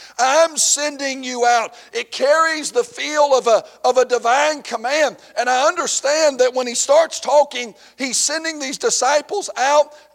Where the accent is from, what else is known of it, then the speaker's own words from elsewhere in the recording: the South, United States; now in Michigan, United States; I do like one thing about Michigan. People drive hard and fast up here. I love it. I'm from the South.